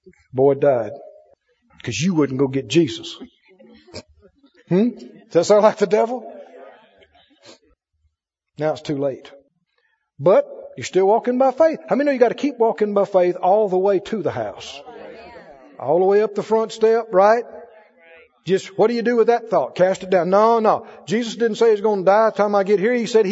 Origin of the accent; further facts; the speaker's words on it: Mississippi, United States; I know Arkansas people understand that. I'm from Mississippi.